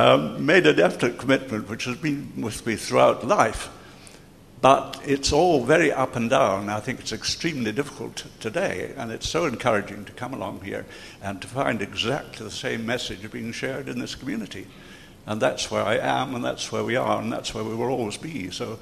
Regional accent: Scotland, United Kingdom; Sarah and I, as you know, we come down from Scotland, and in our churches there

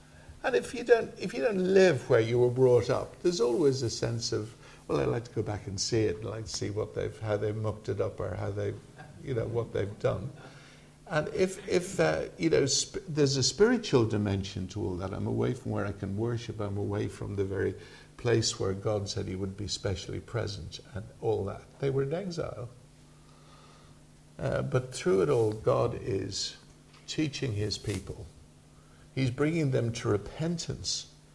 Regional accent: Ireland; now in England; I'm Irish, you know, and I love living in England, and my family are all born here and everything. But I've got to go back and kiss the ground in Ireland once a year. Because it's home.

